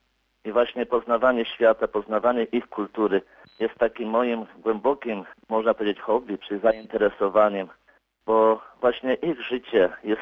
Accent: Zuzowy, Łódź Voivodeship, Poland; now in South Africa; Pochodzę z diecezji radomskiej, z parafii Przedbórz, wioska Zuzowy, gdzie wychowywałem się, chodziłem do szkoły i wzrastałem.

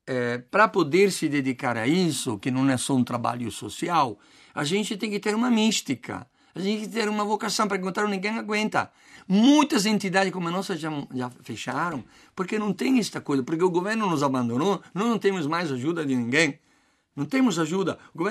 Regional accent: Piedmont, Italy; Portuguese is a second language; now in Brazil; lá no Piemonte, também eu sou do Piemonte, está chegando.

